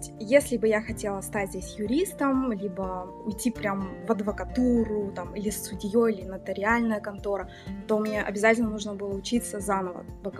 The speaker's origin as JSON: {"language": "Russian", "town": "Donskoye", "region": "East Kazakhstan Region", "country": "Kazakhstan", "said": "Как Лейла уже сказала, я родом из Казахстана, а точнее с Восточно-Казахстанской области, села Донское."}